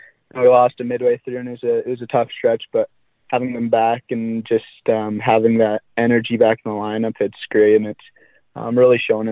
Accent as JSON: {"language": "English", "town": "Brandon", "region": "Manitoba", "country": "Canada", "tie": "born or raised there", "said": "I'm from Brandon, Manitoba. played all my minor hockey there. So a big hockey town and a great place to grow up."}